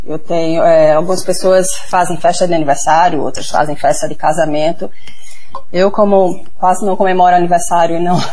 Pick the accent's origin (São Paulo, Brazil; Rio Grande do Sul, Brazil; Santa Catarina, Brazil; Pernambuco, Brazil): Pernambuco, Brazil; now in Curitiba, Brazil; Dizer que eu sou pernambucana, mas que estou em Curitiba há 16 anos, então faz parte dessas escolhas, assim, né? Então, por exemplo, nascer pernambucana não foi uma escolha minha, mas eu quis ser pernambucana, né? Eu adotei Pernambuco